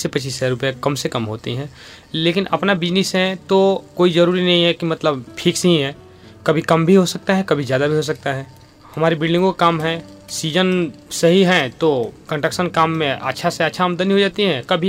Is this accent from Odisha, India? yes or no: no; Bihar, India; मैं बिहार से हूँ और मैं 10 सालों से बिजली काम कर रहा हूँ।